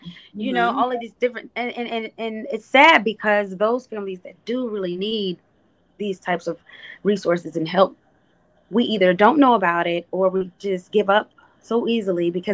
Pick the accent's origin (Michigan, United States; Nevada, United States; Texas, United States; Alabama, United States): Nevada, United States; Las Vegas; now in Atlanta, United States; I have some folks out in Vegas that I've been consulting with to do something grand in Las Vegas, my hometown, for special needs